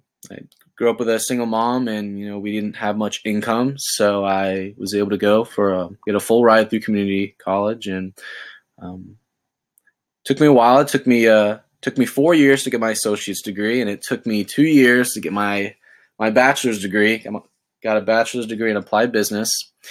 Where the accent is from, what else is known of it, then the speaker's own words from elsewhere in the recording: Florida, United States; I grew up in, growing up in South Florida, I was brought up in the, you know, surf and skateboarding culture